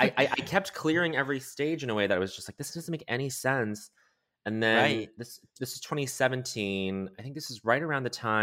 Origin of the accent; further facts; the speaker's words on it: Denver, Colorado, United States; also born or lived in Montreal, Canada; I grew up in Denver, but I lived in Montreal.